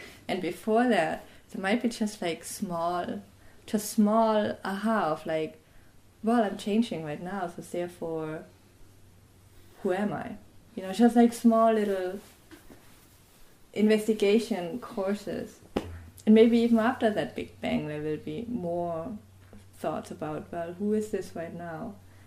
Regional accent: Germany; accent: German; English is a second language; oh, my fast speech and my German accent gets in the way, right?

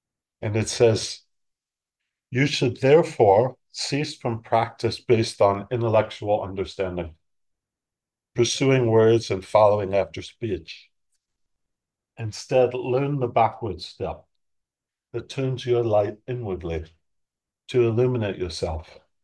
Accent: East Coast, United States; I'm from the East Coast. I watch you guys on the West Coast.

